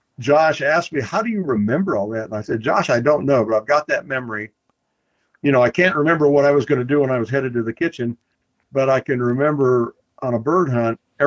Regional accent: Alaska, United States; And it's a story about being attacked by a moose when I was growing up in Alaska too.

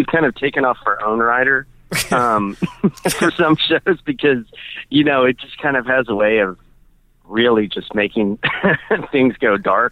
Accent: West Virginia, United States; I mean, I'm from West Virginia, right?

